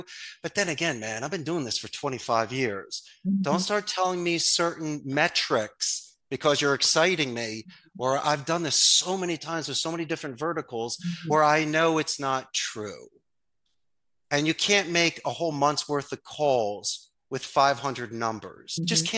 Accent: Philadelphia, Pennsylvania, United States; I'm from Philly, but I'm brazen enough to call my company Costa Rica's call center.

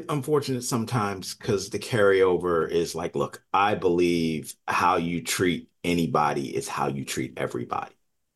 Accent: Washington, District of Columbia, United States; I live in Washington, D.C. I grew up in the Washington, D.C. area. My friends go back to elementary school, right?

